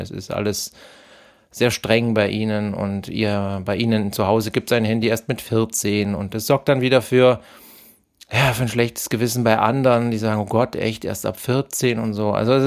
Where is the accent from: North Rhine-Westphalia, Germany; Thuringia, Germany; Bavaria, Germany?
Bavaria, Germany; Augsburg; Ich bin ja aus Bayern, genauer gesagt aus Augsburg.